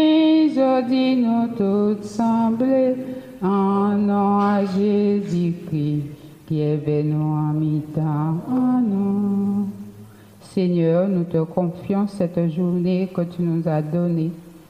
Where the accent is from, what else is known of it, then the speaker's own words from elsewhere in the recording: Baie-Mahault, Guadeloupe, France; Je suis de Bémao, j'habite à Petit Canal. Ma paroisse, c'est Christ-Roi.